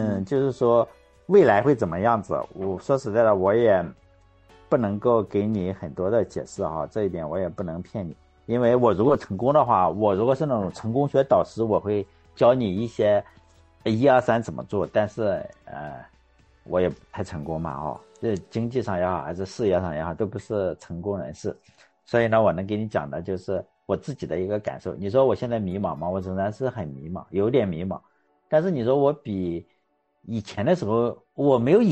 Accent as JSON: {"language": "Chinese", "region": "Shandong", "country": "China", "accent": "Shandong dialect", "said": "我只有用山东方言讲出来才会比较押韵哈"}